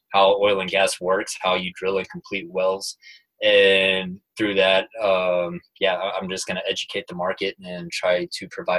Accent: Texas, United States; now in Houston, United States; I live in Houston. So I'm from West Texas originally, but I live in Houston. I lived in Houston for the past 5 years.

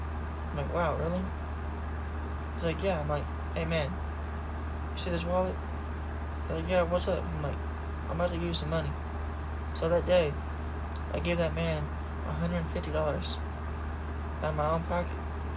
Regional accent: Washington, United States; born there; also born or lived in Killeen, Texas / Charleston, South Carolina; I was born in Washington State, but I was born and raised in different states. Four to six of them exactly.

